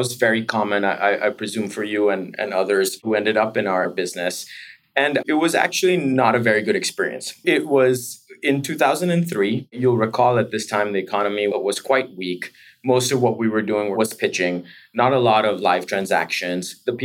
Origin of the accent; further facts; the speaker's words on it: Japan; also born or lived in Taipei, Taiwan; I was born in Taipei, Taiwan, and then a year into my life, my parents moved me to Japan. It was a sort of disruptive period in our lives in that my grandparents are ethnically Indian, and they were in India during independence.